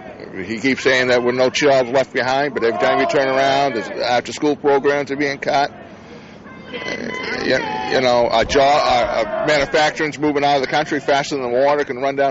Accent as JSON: {"language": "English", "town": "Bangor", "region": "Maine", "country": "United States", "said": "I'm from Bangor. I used to work over at Easton Fine Paper."}